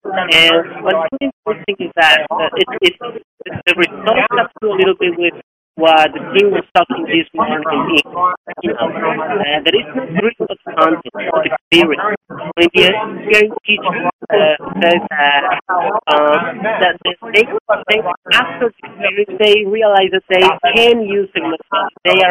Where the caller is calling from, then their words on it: Rio de Janeiro, Brazil; I'm calling from Rio de Janeiro.